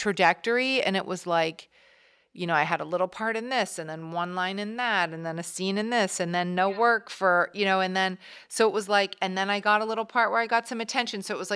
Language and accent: English; New York, United States; I grew up in New York.